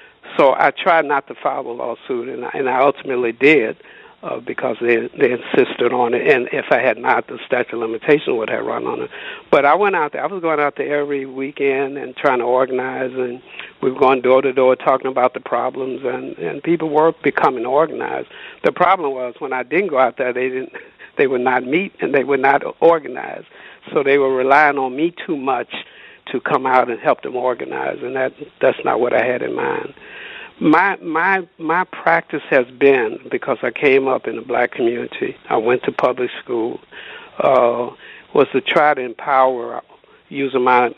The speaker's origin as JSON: {"language": "English", "town": "Chicago", "region": "Illinois", "country": "United States", "said": "I came from the Chicago area, and my goal is to empower communities."}